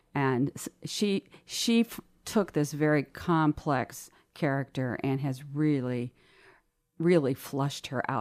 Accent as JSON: {"language": "English", "town": "Pueblo", "region": "Colorado", "country": "United States", "tie": "born or raised there", "said": "she was from my hometown in Pueblo, Colorado."}